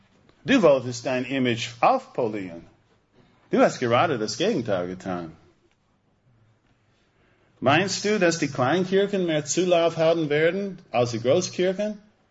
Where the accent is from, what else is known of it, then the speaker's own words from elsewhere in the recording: United States; German is a second language; Ich bin Amerikaner.